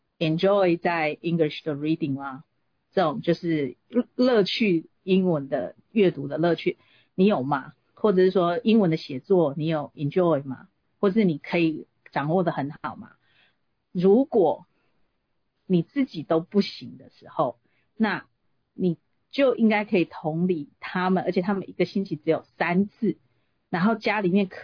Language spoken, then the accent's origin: Chinese; Taiwan; now in United States; 很多人都跟我们一样是在台湾长大，或到台湾到一定的年纪，甚至接受完所有的教育之后才来美国。